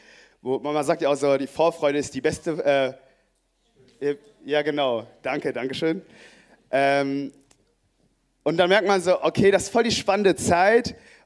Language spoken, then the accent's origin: German; Oberhausen, North Rhine-Westphalia, Germany; zum Beispiel in Oberhausen, also der Ort, wo ich herkomme